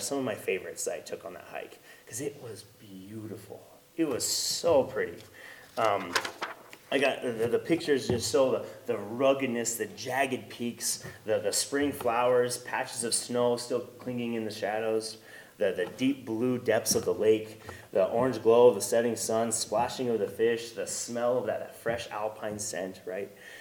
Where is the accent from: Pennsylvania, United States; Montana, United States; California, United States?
Montana, United States; Dillon; I grew up just in Dillon there